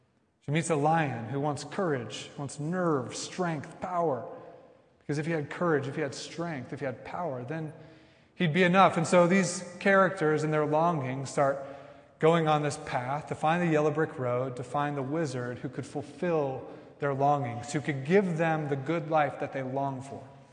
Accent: Kansas, United States; But because we're from Kansas, we kind of like, you know, humor you and try not to be mean because we try to be nice people in Kansas.

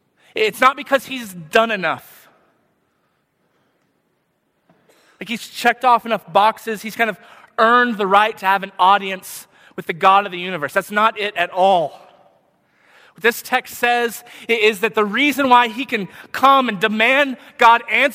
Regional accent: Texas, United States; In my medium-sized town, where I grew up in Texas

